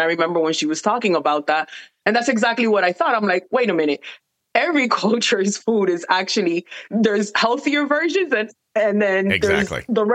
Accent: Miami, Florida, United States; So I was born and raised in Miami. So it's a big Hispanic community as my culture is also Hispanic.

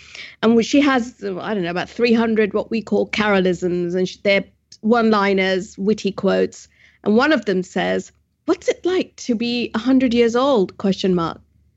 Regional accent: India; Of course, I'm Indian, so that's not surprising.

